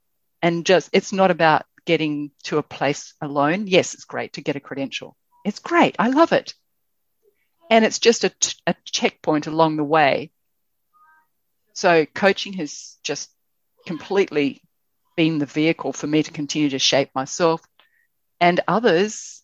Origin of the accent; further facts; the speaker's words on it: Australia; One thing that I really appreciate about being Australian and the upbringing I have